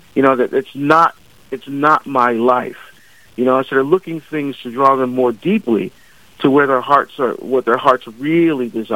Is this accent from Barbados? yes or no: yes; Barbados; moved away; I'm originally from Barbados in the West Indies. I'm the first baptized Catholic in my family.